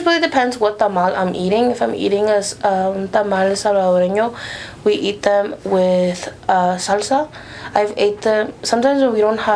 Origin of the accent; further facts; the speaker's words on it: Houston, Texas, United States; I am from Houston, Texas, H-O-U-S-T-O-N-T-E-X-A-S.